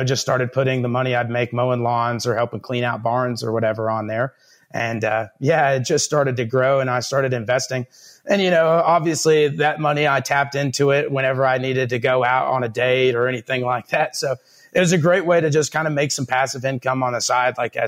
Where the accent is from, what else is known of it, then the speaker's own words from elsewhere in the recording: Miami, Texas, United States; Oh, yeah. So I grew up in Miami, Texas.